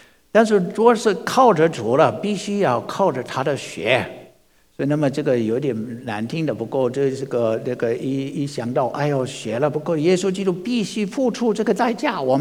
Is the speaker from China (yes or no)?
no; United States; 你跟我们美国人来说我是基督徒的